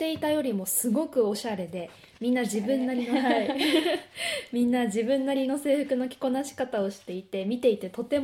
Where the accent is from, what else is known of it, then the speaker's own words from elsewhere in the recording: Yamanashi, Japan; 都内の大学2年生で、現在はメディアやアートデザインについて学んでいます。出身は山梨県です。